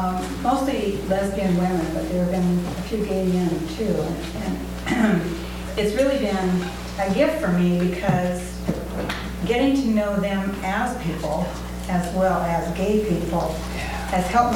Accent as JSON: {"language": "English", "town": "Seattle", "region": "Washington", "country": "United States", "said": "I'm from Seattle, Washington."}